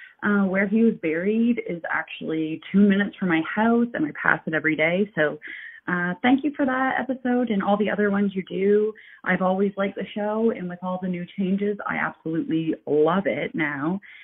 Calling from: Hartland, New Brunswick, Canada; I'm from Heartland, New Brunswick.

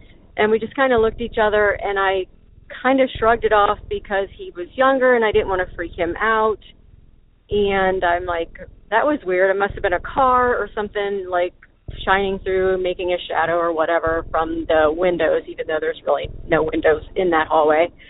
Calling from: Ohio, United States; I'm calling from Ohio

